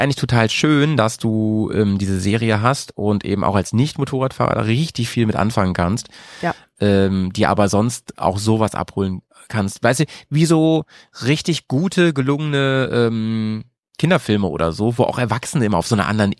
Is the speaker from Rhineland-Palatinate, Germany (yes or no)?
no; Lower Saxony, Germany; da wo ich herkomme, Steinhuder Meer, vielleicht kennt das ja eine oder die andere